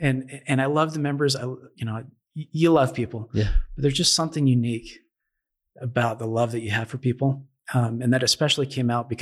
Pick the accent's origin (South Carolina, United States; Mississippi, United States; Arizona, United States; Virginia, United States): Arizona, United States; Mesa; now in Bountiful, United States; So I live in Bountiful, Utah. I grew up in Mesa, Arizona, which to me is